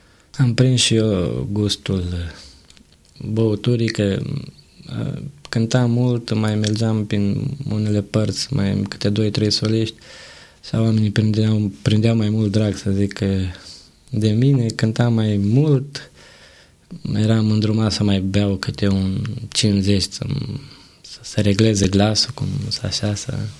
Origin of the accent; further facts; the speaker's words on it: Drobeta-Turnu Severin, Mehedinți County, Romania; am crescut lângă Severin